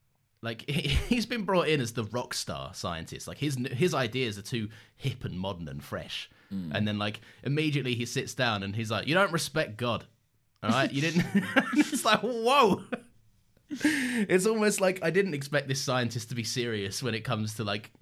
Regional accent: Scotland, United Kingdom; when I was first growing up in Scotland

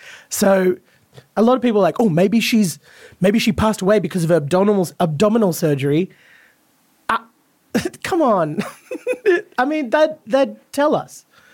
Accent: India; I do realize I am an Indian man back in the royal family.

